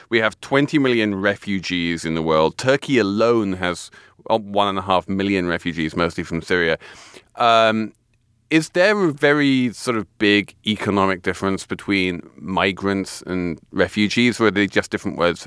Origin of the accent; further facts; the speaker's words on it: England, United Kingdom; And I think, you know, being English, I can remember, well, not remember, but it's kind of remember, it's sort of in the institutional history of while I was growing up